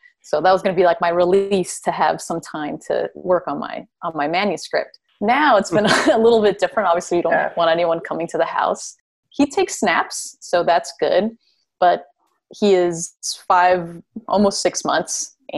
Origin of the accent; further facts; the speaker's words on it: Miami, Florida, United States; But I'm from Miami, which is an idyllic, you know, beautiful, perfect climate where it's usually 80s, maybe 90s, but not 110.